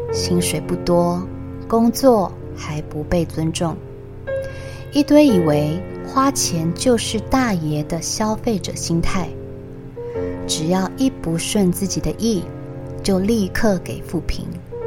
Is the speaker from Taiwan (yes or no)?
yes; Taiwan; 尤其在我从欧洲回来之后，对比台湾与欧洲的服务态度，我更觉得这是身为台湾人的幸福